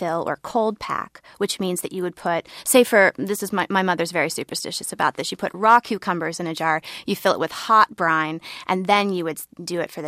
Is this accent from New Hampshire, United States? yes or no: no; Vienna, Ohio, United States; This apple butter, this is actually from my hometown, Vianna, Ohio.